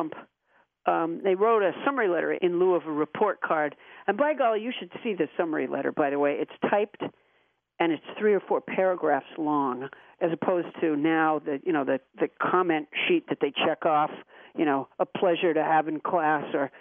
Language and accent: English; Massachusetts, United States; also born or lived in Alabama; And I was born in Alabama. I was raised in Massachusetts, mercifully, but I was born in Alabama.